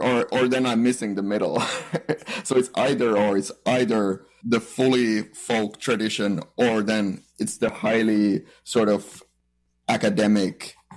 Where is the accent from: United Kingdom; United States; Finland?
Finland; English is a second language; moved away as an adult; now in Toronto, Canada; I'm an accordionist. I'm originally from Finland. I've been in Canada for a couple years now.